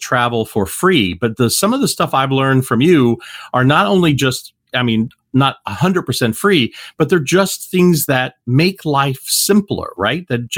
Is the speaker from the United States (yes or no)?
yes; Kentucky, United States; I mean, I grew up in Kentucky, and I know people literally in my circle of influence that don't even own a passport.